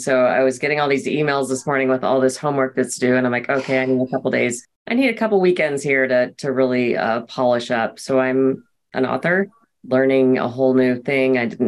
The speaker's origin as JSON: {"language": "English", "region": "the South", "country": "United States", "tie": "born or raised there", "said": "I was raised in the South with the expectation that I should be able to do whatever a man does."}